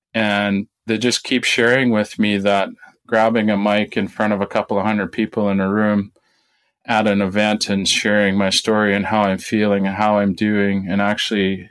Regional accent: Saskatchewan, Canada; I grew up in Saskatchewan on a family farm, and my brother and I, growing up through the years, right from 7, 8 years old all the way up till we were done high school, we helped out on the farm.

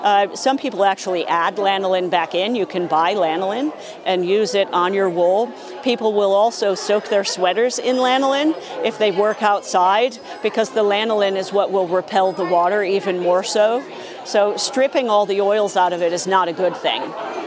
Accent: Buffalo, New York, United States; And growing up in Buffalo, New York, you need it because the snowfall is tremendous.

